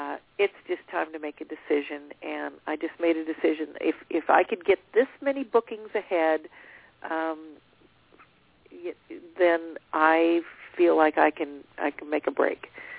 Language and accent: English; Nashville, Tennessee, United States; They didn't know whether I was really Western or not because I was from Nashville, Tennessee.